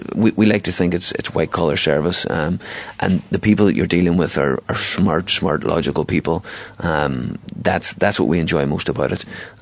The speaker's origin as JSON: {"language": "English", "town": "Inch", "region": "County Donegal", "country": "Ireland", "lives_now": "Derry, United Kingdom", "said": "I'm from Inch, obviously."}